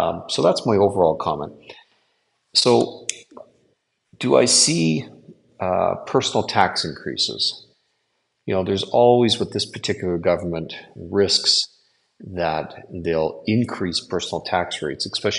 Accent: Canada; I'm a Canadian tax expert who has over 30 years of experience at a specialist level dealing with Canada-U.S. tax matters for the private client.

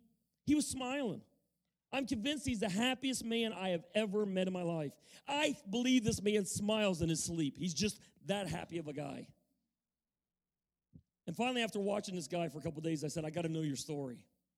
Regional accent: Ohio, United States; I grew up around the Amish here in Ohio

